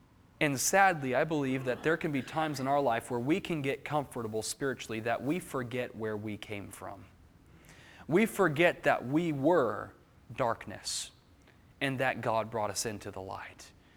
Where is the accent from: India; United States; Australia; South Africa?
United States; as an American, I realize that I sometimes need to pray more so the first prayer.